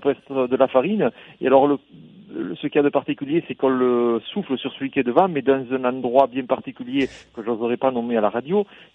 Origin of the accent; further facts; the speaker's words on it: Occitanie, France; y compris chez nous en Aveyron